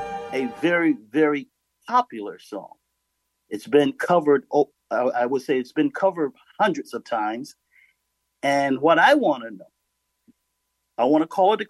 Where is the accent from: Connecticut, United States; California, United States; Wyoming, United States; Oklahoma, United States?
Connecticut, United States; Middletown; Well, I'm from Connecticut, Middletown, Connecticut. I am a local musician here.